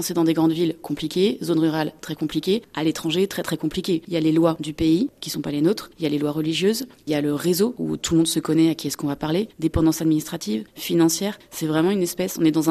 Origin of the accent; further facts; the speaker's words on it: France; nous, en tant que Français établis hors de France